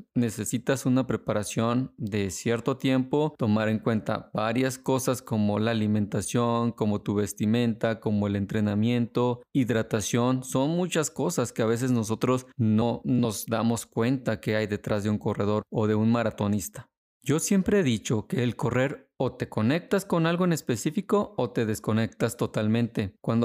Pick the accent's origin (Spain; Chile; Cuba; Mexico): Mexico; San Luis Potosí; moved away as an adult; now in Monterrey, Mexico; me tuve que mudar de residencia de mi ciudad natal, que es San Luis Potosí, a Monterrey